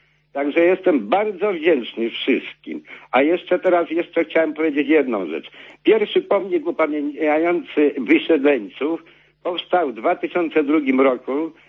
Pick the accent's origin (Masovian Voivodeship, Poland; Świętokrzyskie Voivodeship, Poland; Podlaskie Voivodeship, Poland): Świętokrzyskie Voivodeship, Poland; Gowarczów; moved away; Ja jestem jeden z wysiedleńców ponad 60 lat temu, co pan inżynier Sernior Pargieła wspominał, o tych wysiedleniach z regionu Gowarczowa, Końskich, Lasów Przysuskich.